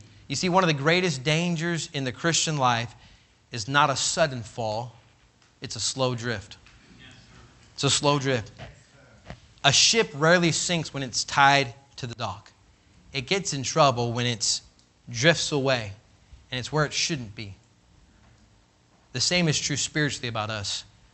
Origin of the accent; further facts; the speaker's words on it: Sacramento, California, United States; I grew up in Sacramento area, California, and my dad pastored there for many, many years